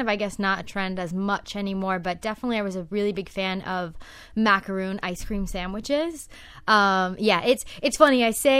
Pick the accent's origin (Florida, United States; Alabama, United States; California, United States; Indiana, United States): Florida, United States; Miami; being born and raised in Miami, both of us, Andy and myself, it's kind of sad to see your city not have all these kind of cool concepts that other cities have.